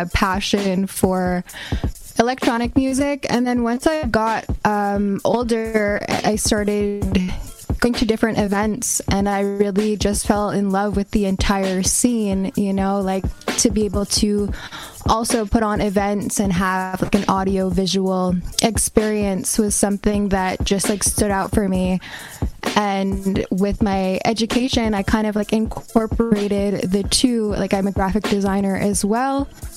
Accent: Kahnawake, Quebec, Canada; I am from the Mohawk Nation of Gunawage

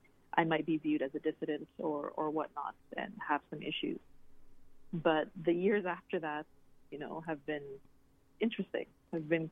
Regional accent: Canada; Egypt is not really my home country per se. I was born and raised in Canada.

